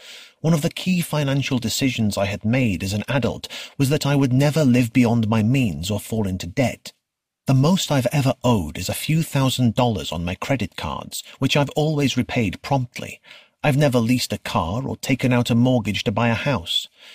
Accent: Israel; moved away; when I was growing up in Israel, my parents couldn't afford to take us on vacation or buy a TV.

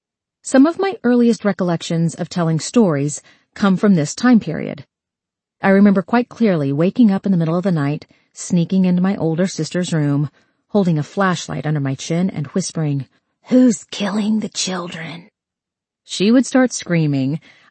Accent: Georgia, United States; I suppose this curiosity came from growing up in Georgia during a particularly violent time in American life

